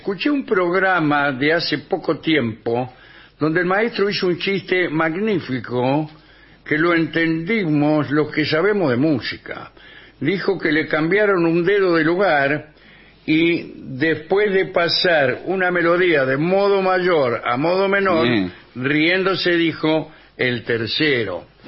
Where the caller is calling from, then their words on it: Remedios de Escalada, Buenos Aires Province, Argentina; de Remedios de Escalada.